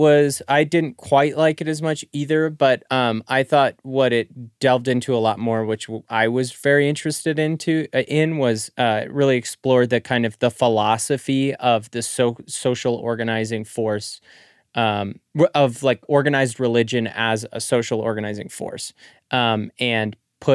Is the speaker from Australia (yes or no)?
no; United States; as an American, you know, it was like, I think the realism, the how realistic she made the world and she made the future America seem